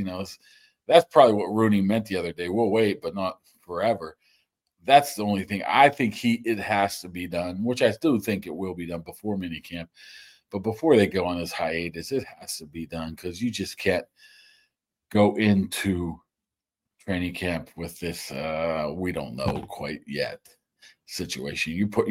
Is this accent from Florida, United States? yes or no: no; Pennsylvania, United States; Yes, I grew up in Westmoreland County